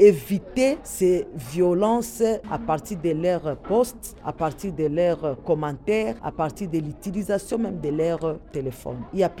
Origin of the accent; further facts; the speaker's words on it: Bukavu, South Kivu, DR Congo; Ce n'est pas seulement chez nous à Bukavu ou dans notre pays, le Congo, mais dans le monde entier.